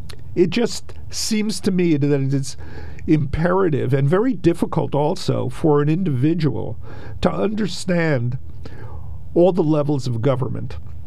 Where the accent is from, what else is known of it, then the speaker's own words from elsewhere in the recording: New York, United States; I'm originally from New York.